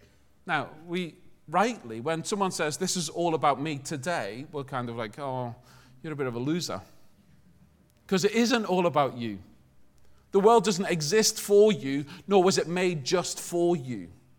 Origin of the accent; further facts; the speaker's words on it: Liverpool, North West England, United Kingdom; accent: Scouse; I've been out of Britain for quite a while now, and also I'm a Scouser.